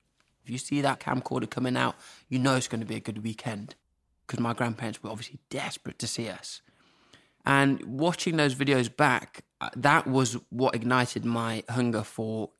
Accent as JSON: {"language": "English", "town": "Norwich", "region": "East of England", "country": "United Kingdom", "tie": "born or raised there", "said": "If I grew up in London, I would meet all kinds of people by the time I was 18. But in Norwich, I've met a very specific type of person."}